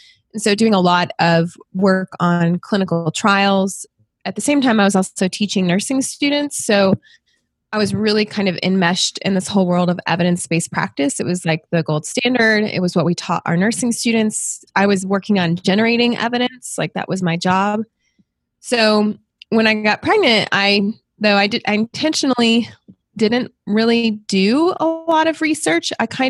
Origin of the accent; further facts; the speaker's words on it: Memphis, Tennessee, United States; also born or lived in Michigan; now in Kentucky, United States; So I grew up near Memphis, Tennessee, and I went to school in college in Michigan